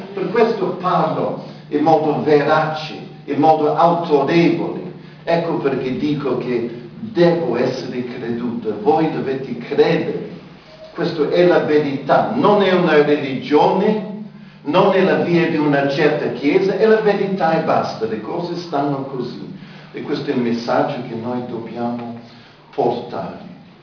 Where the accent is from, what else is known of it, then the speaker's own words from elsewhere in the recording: United Kingdom; Italian is a second language; io da inglese vedo il sole, esco senza niente